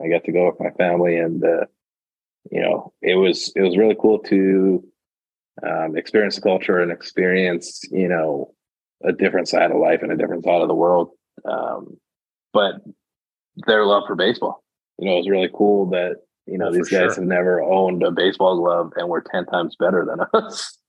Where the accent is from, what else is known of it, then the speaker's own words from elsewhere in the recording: Calgary, Alberta, Canada; I was born and raised in Calgary